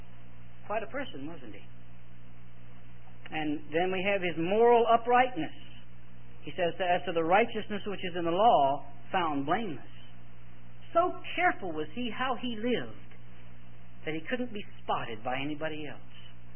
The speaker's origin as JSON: {"language": "English", "country": "United States", "said": "I am very glad to be an American."}